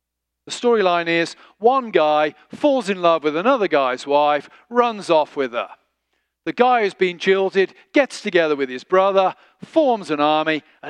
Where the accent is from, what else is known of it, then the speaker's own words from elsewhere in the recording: England, United Kingdom; You know, I'm English. You know, the great thing about being brought up as a lower middle class Englishman going to grammar school in the 1970s and 80s is this.